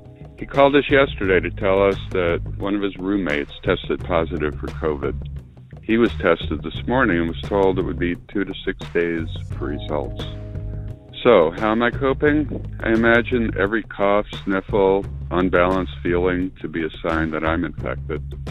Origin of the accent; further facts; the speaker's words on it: Burnville, California, United States; I'm from Burnville, California.